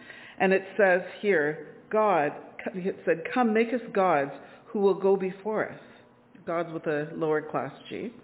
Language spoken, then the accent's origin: English; Toronto, Ontario, Canada; I grew up in Toronto and my parents live in the middle of the city. They've lived in the same house since 1972.